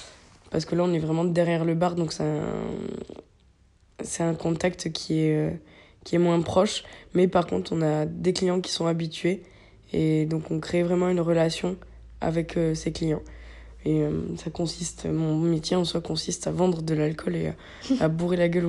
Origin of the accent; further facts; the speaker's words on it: Sestas, Nouvelle-Aquitaine, France; Quand j'étais petite, j'étais à Pessac-Magonty, c'était pas très loin de là où j'habitais à Sestas.